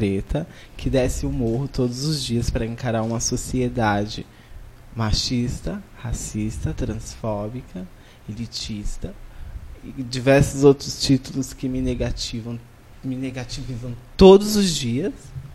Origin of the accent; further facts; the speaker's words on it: Guarujá, São Paulo, Brazil; eu vim do morro, eu sou da Cachoeira, lá do Guarujá, de uma periferia.